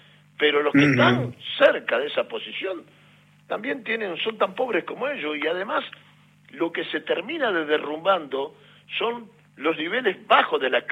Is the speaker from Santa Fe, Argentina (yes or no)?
yes; Rosario, Santa Fe, Argentina; Yo no soy santafesino, yo soy rosarino.